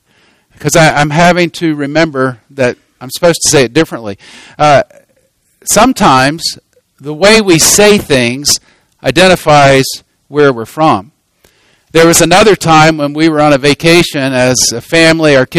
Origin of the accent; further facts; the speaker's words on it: North Carolina, United States; Now, for me, I grew up in North Carolina, and when I say pen, I'm talking about this.